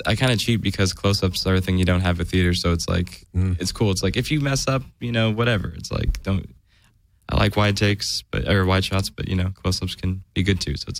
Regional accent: Las Vegas, Nevada, United States; moved away as an adult; also born or lived in Santa Maria, California; I was born in Santa Maria, California. All right. And then at the age of like 2, moved to Las Vegas. And so I just tell everybody I'm from Vegas because I grew up in Vegas, left there when I was 18.

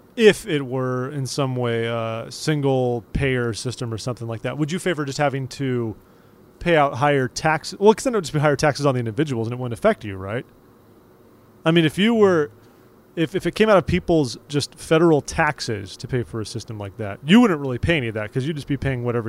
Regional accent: the West, United States; We're Americans. I'm from the West. I like the freedom to have a car and just go where I want.

